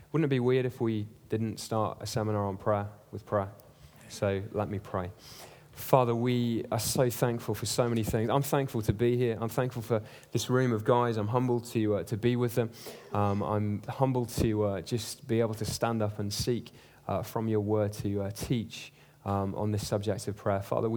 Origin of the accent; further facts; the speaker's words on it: Leeds, Yorkshire and the Humber, United Kingdom; I come from Leeds, which is in the north of England.